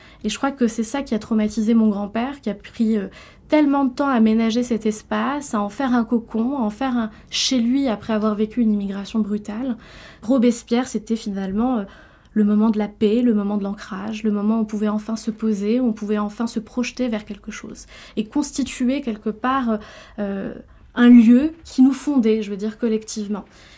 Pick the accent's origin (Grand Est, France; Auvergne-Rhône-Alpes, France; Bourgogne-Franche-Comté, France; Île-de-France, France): Île-de-France, France; La Courneuve; Donc je me sens parfaitement ancrée ici. J'ai grandi à La Courneuve, dans la cité des 4000. La cité des 4000 de La Courneuve, c'était Robespierre, là où ma famille a vécu.